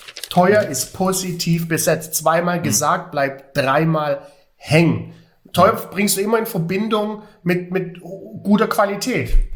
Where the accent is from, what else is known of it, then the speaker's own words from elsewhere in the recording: Stuttgart, Baden-Württemberg, Germany; Stuttgart City, meine Heimat.